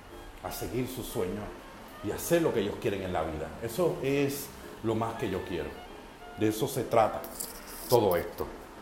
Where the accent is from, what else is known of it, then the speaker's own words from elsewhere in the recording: Guaynabo, Puerto Rico; soy de Puerto Rico, de Guaynabo